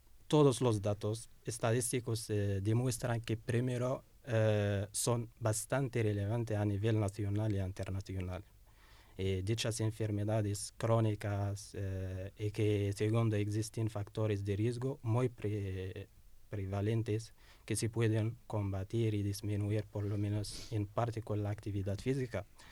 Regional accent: Kharkiv, Kharkiv Oblast, Ukraine; Spanish is a second language; Yo soy de Kharkiv.

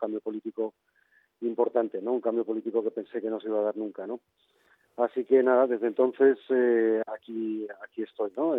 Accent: Madrid, Community of Madrid, Spain; born there; tengo 50 años. Nací en el 75 en Madrid.

